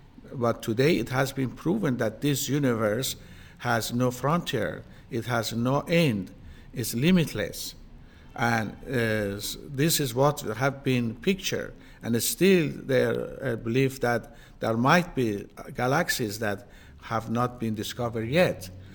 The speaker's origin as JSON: {"language": "English", "country": "Australia", "said": "I come from Australia. I have actually lived in four continents of the world, and I have traveled extensively around the world."}